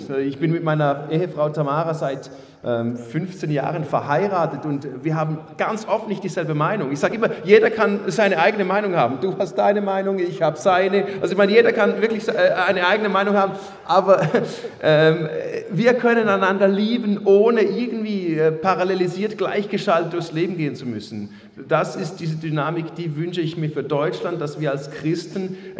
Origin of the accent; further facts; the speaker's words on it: Switzerland; Franken, das sagt mir ganz viel als Schweizer